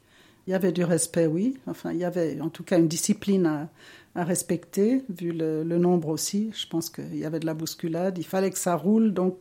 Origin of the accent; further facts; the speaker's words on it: Chambésy, Geneva, Switzerland; j'ai 69 ans, je suis originaire de Chambézy, dans le canton de Genève.